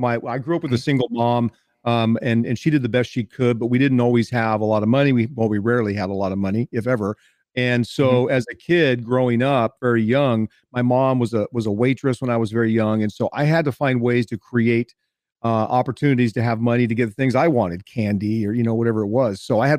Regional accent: California, United States; now in Texas, United States; I grew up in Southern California, and okay. We moved here about 16 years ago.

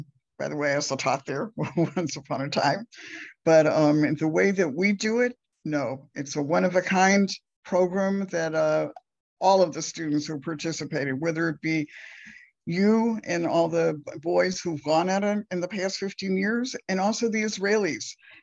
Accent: St. Louis, Missouri, United States; I'm coming originally from St. Louis. And St. Louis is a Jewish community that had very few survivors.

